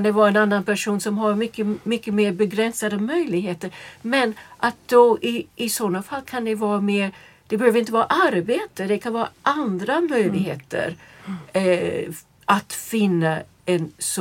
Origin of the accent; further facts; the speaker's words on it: United States; Nu kommer jag från USA där det är verkligen det är djungel när det gäller när går man i pension.